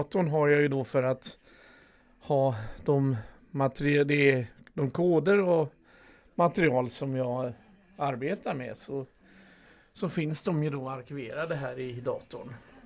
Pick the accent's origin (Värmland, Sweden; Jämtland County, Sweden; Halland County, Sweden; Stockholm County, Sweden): Halland County, Sweden; Laholm; gick jag på en kommunal yrkesskola i Laholm i södra Halland där jag kommer ifrån från början.